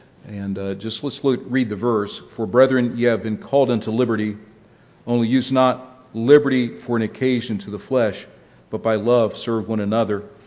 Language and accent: English; Canton, Ohio, United States; in my hometown of Canton, Ohio